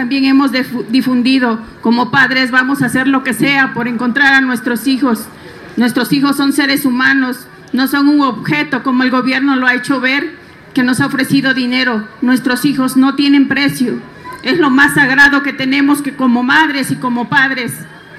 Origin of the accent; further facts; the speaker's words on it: Mexico; Así que como seres humanos, como mexicanos, levantemos la voz